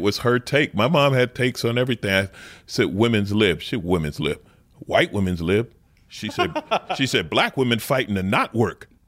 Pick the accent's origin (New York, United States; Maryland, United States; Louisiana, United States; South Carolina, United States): New York, United States; Queens; Yeah, I grew up in Queens.